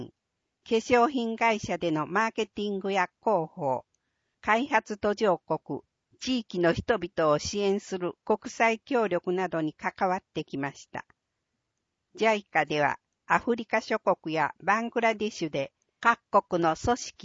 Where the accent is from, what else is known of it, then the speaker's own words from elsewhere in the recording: Tokyo, Japan; now in Takahashi, Japan; 私の出身は東京ですが、皆さんがイメージする渋谷や新宿といった大都会ではなく、幼い頃は近所の家なら出入りも飲食も自由な町全体が家族のような下町で育ちました。